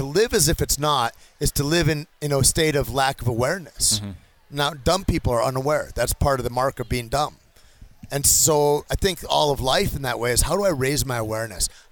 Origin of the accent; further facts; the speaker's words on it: Michigan, United States; I grew up in Michigan, and it was one of the most impoverished counties in Michigan